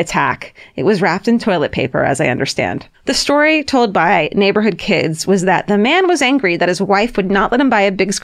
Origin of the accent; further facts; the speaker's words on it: Bartlesville, Oklahoma, United States; Bartlesville is a tiny town north of Tulsa. Anyway, after going through the five stages of grief that my hometown murder had already been told